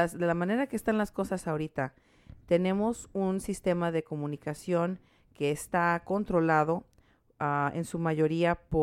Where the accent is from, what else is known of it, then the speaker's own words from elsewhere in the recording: Muscatine, Iowa, United States; Y quiero que sepas que del condado de donde yo vengo, de Muscatine